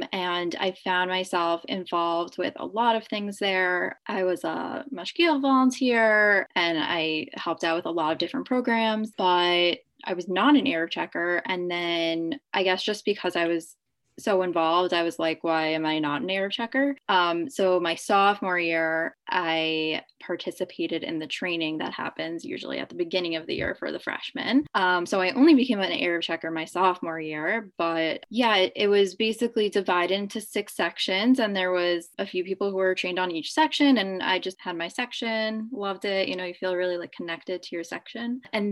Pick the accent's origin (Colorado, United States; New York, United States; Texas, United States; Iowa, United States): New York, United States; Lawrence; I'm originally from Lawrence, New York, and I went to the University of Pennsylvania for college.